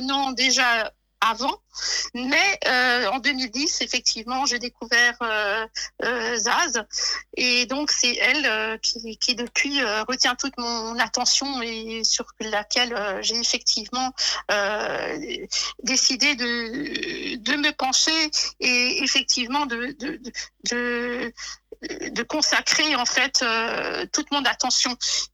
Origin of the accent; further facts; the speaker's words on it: Mulhouse, Grand Est, France; mon premier concert était celui de … dans ma ville natale de Mulhouse.